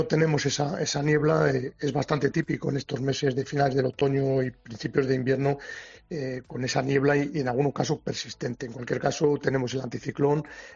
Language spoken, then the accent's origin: Spanish; Salamanca, Castile and León, Spain; nos hemos trasladado en familia hacia mi ciudad natal, que es Salamanca, desde donde estoy ahora mismo